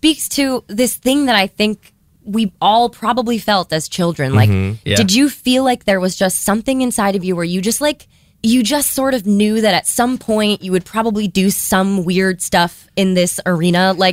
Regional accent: Massachusetts, United States; Western Mass.

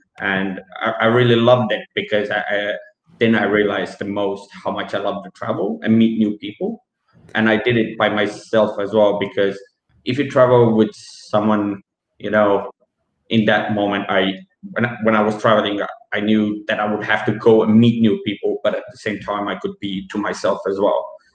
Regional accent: Western Australia, Australia; my hometown is about 25 minutes from the capital.

